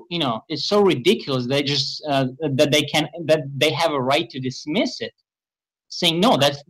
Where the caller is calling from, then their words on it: Russia; Calling from Russia.